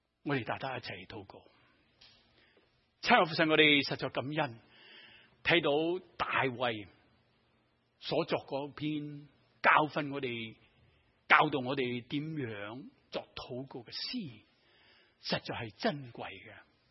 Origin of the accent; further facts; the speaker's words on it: Hong Kong; 我哋啲香港长大嘅系嘛，英文唔系母语